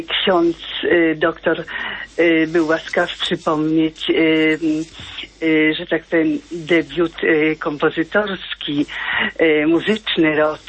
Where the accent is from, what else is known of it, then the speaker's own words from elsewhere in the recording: Łódź Voivodeship, Poland; ja wychowałam się właśnie w pobliżu Bronowa, tam gdzie ona zamieszkała, kiedy wyszła za mąż.